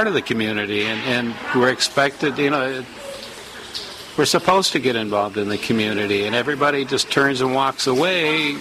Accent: Detroit, Michigan, United States; I grew up in Northwest Detroit

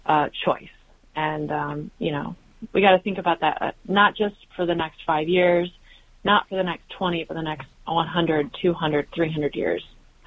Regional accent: Northville, Michigan, United States; So I grew up in Northville, Michigan, so in the western edge of the Rouge watershed. I grew up at a time when Northville was not developed. I grew up downtown

